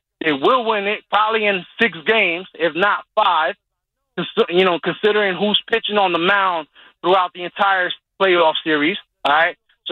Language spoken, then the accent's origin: English; Newark, New Jersey, United States; I'm from the Bricks, baby. You already know all day.